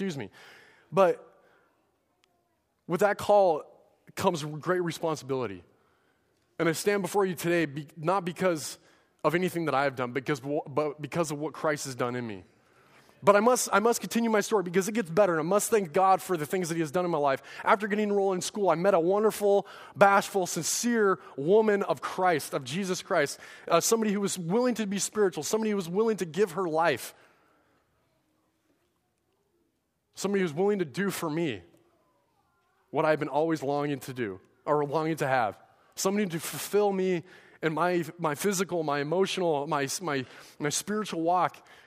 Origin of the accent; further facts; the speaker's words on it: Washington, United States; now in Nebraska, United States; Nebraska's a nice state, but I'm from Washington.